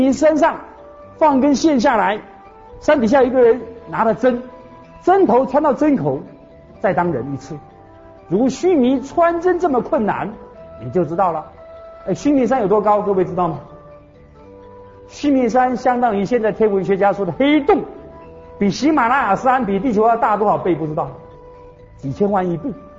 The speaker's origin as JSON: {"language": "Chinese", "country": "Taiwan", "said": "我们台湾话讲心高"}